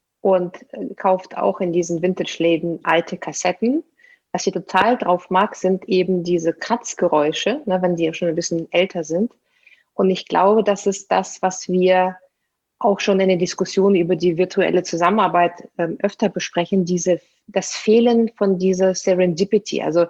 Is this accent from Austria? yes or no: no; Russia; German is a second language; Ich bin ja als Russin wirklich in der deutschen Sprache so glücklich manchmal